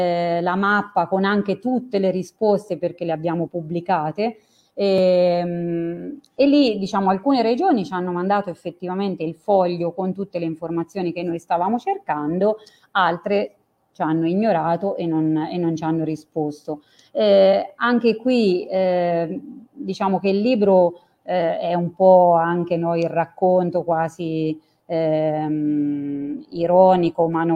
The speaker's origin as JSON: {"language": "Italian", "region": "Umbria", "country": "Italy", "said": "Io sono umbra, quindi ci tengo a dire che questa cosa è venuta direttamente da noi"}